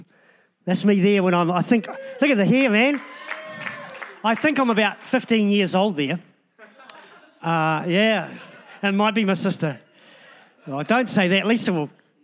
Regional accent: Christchurch, Canterbury, New Zealand; I was born in Aranui, just not far down the road there. And so grew up in a normal, dysfunctional Aranui family.

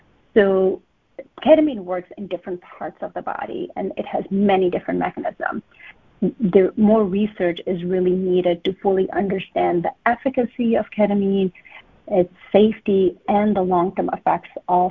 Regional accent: Detroit, Michigan, United States; actually here in Detroit, Michigan, my hometown.

